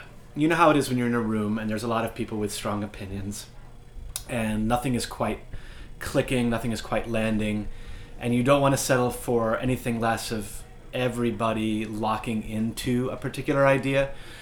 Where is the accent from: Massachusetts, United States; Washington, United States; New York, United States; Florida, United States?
Massachusetts, United States; And it got me thinking about a lot of the kids that I grew up with on Cape Cod.